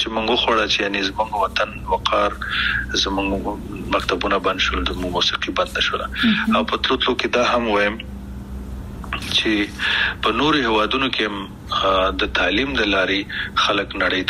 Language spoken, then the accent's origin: Pashto; Afghanistan; موږ کوم افغانان یو چې خپل خپې وو کنه من کوم پښتانه او پتیالی او نومیالی